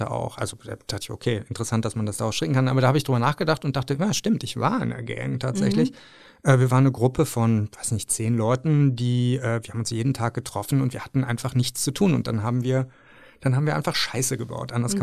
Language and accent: German; Cologne, North Rhine-Westphalia, Germany; Ich bin halt in Köln-Bickendorf groß geworden.